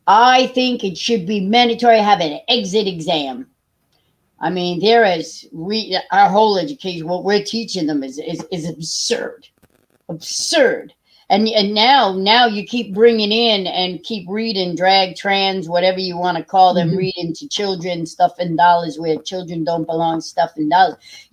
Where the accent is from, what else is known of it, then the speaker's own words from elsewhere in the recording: New York, United States; I never thought being a New Yorker, Donna, that I would ever witness what is happening.